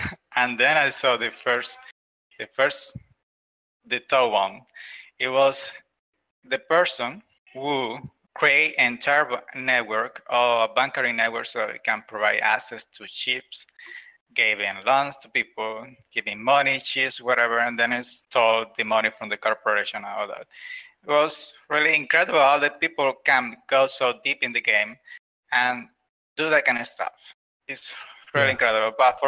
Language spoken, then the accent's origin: English; Las Tunas, Cuba; I'm from Cuba. I live in Las Tunas, sadly. It's a province in Cuba. It's in the west.